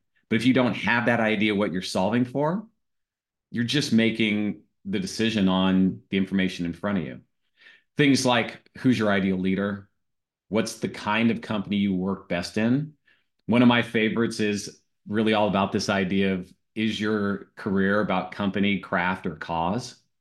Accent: Missouri, United States; So I grew up in Southern Missouri in the Ozark Mountains

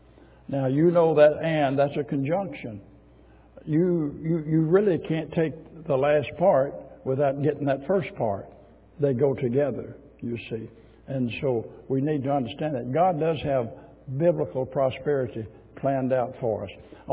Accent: Arkansas, United States; born there; I was born in Arkansas.

